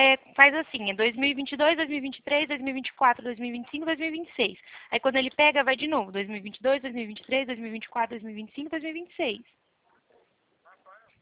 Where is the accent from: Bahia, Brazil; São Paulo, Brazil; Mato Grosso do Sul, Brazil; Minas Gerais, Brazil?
São Paulo, Brazil; Não, eu sou de São Paulo.